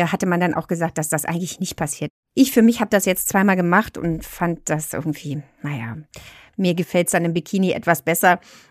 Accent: Berlin, Germany; ich komme ja aus West-Berlin

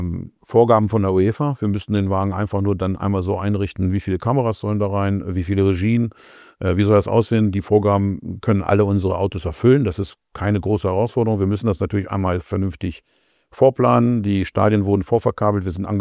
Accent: Poland; Ich selber bin ja ursprünglich aus Polen.

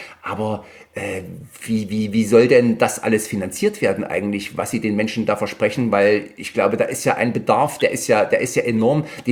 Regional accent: Bad Langensalza, Thuringia, Germany; Sie waren gestern in meiner Heimat, Bad Langensalza und Schönheiligkreis.

